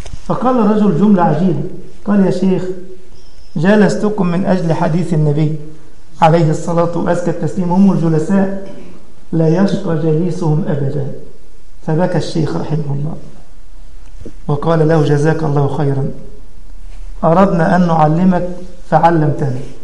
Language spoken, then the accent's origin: Arabic; Egypt; كان أحد الطلبة عندنا في مصر قال هذا بأسلوب آخر